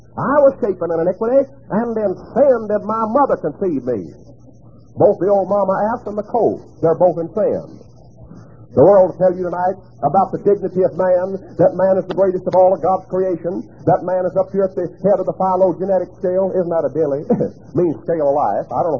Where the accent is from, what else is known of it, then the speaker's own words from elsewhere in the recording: Graham, Texas, United States; In my hometown of Graham, Texas, a few years back, they didn't take him to the auction barn. Auction barns are new in my country.